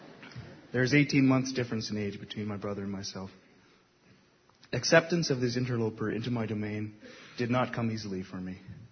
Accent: Calgary, Alberta, Canada; Growing up in Calgary, we had a playpen in our backyard.

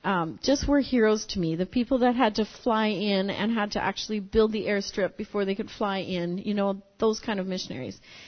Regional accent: Hamilton, Ontario, Canada; in Hamilton, Ontario, and some of my heroes were the missionaries

